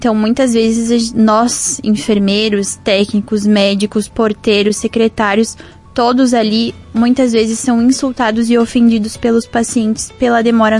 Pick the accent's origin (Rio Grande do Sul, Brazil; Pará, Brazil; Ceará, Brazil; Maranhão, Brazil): Rio Grande do Sul, Brazil; Lagoa Vermelha; Sou aqui de Lagoa Vermelha mesmo.